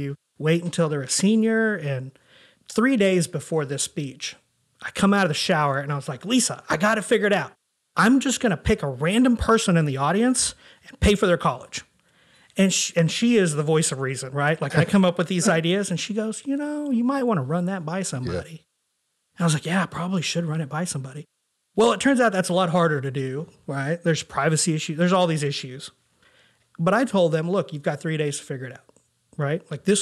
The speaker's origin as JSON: {"language": "English", "country": "India", "said": "I've never seen this movie. I'm Indian. I should probably watch it."}